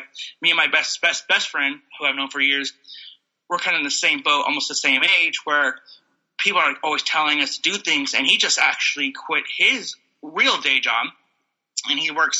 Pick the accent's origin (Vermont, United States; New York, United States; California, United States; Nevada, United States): California, United States; Bay Area; now in Los Angeles, United States; I'm from the Bay Area. It's like, everything's open for the Bay Area.